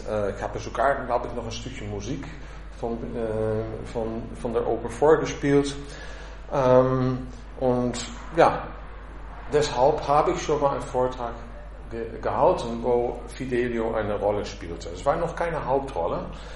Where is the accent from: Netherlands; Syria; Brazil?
Netherlands; now in Essen, Germany; Ich bin Anfang 1992 aus Holland nach Essen gekommen.